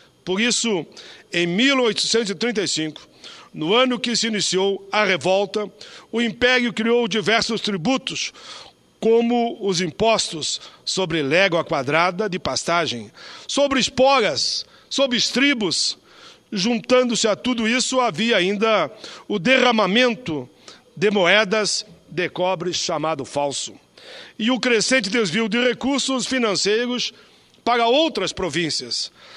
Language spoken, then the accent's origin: Portuguese; Rio Grande do Sul, Brazil; lá no meu estado, no Rio Grande do Sul